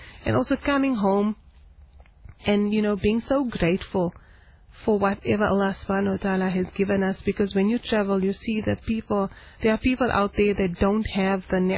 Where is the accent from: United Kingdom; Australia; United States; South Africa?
South Africa; this is a ni'mat and it's a privilege that we as South African women need to really embrace